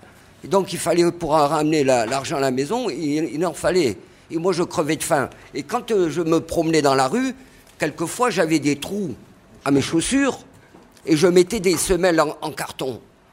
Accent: Algiers, Algiers Province, Algeria; Moi, je suis de Bab El Oued aussi.

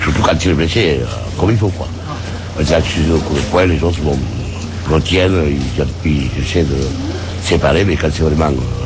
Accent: France; Oui, on est français à 100%. On est français à 100%.

